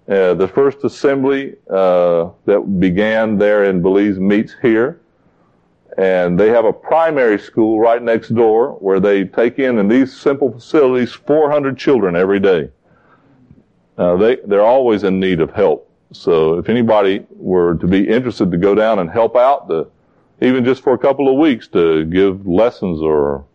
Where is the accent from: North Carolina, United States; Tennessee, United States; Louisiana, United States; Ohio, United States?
North Carolina, United States; I come from North Carolina.